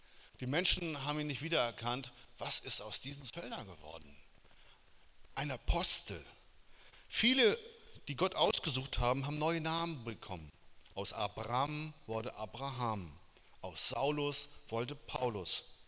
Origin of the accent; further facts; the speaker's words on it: Northern Germany, Germany; einen großen Männerkreis, den ich seit Jahren schon leite in der Kirche, wo ich herkomme, aus Norddeutschland.